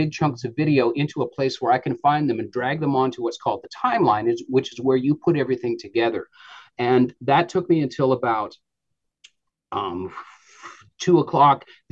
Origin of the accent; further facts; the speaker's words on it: British Columbia, Canada; I grew up in the Okanagan, and we followed the fruit as it went through the summertime.